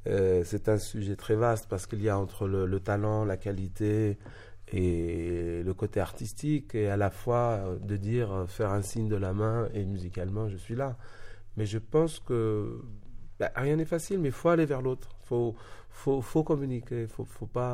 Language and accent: French; Algeria; Elle ne se situe pas à travers parce que je suis algérien.